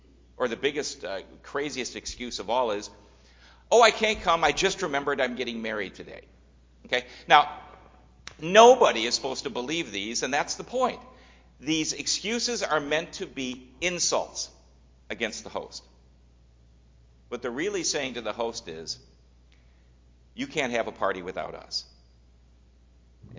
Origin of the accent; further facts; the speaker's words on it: Midwest, United States; Growing up in the Midwest, there were a bunch of unspoken rules that I got to used to, and they're still ingrained in my being.